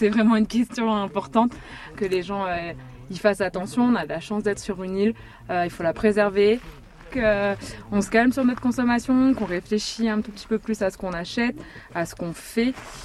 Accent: Saint-Louis, Réunion, France; Oui, je viens de Saint-Louis.

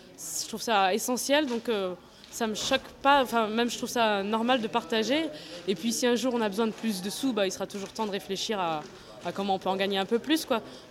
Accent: Vienne, Auvergne-Rhône-Alpes, France; Moi, je viens de Vienne, à côté de Lyon.

